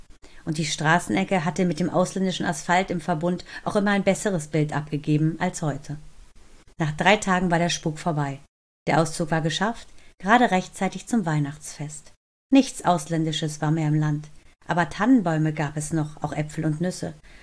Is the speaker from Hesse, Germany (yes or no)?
yes; Hesse, Germany; Ich bin ja in Hessen groß geworden, ich kenne Marburg sehr gut